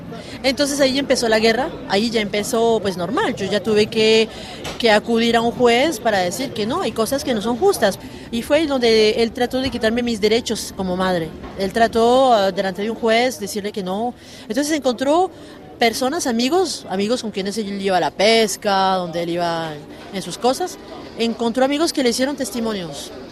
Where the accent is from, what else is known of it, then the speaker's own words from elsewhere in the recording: Colombia; moved away as an adult; now in France; soy colombiana, vivo en Francia desde el año 2003